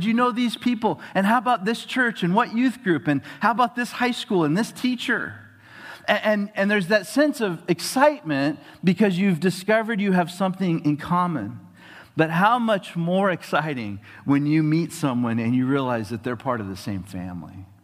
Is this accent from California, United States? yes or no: yes; Atascadero, California, United States; she found out that I grew up in Atascadero, which is the town that she grew up in.